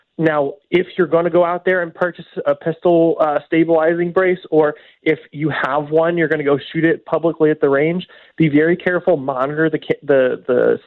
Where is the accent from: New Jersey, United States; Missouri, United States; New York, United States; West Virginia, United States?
Missouri, United States; St. Louis; I grew up in Lafayette Square